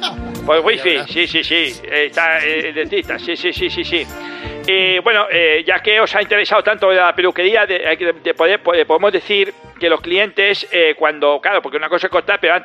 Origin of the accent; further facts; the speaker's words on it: Spain; porque somos españoles.